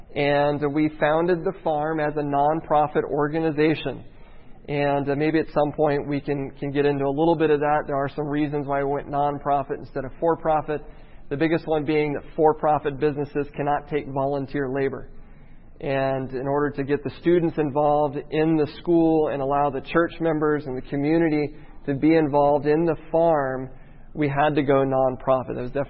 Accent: Midwest, United States; I'm from the Midwest. I grew up in the Midwest.

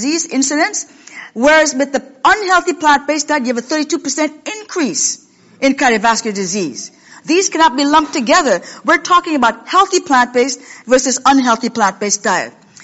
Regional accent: Washington, United States; And there are a lot of skinny people in Washington State, where I come from.

